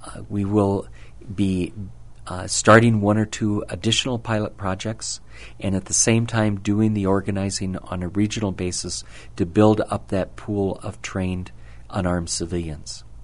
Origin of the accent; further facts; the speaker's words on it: Minnesota, United States; Interpositioning was happened in my home state of Minnesota about a decade ago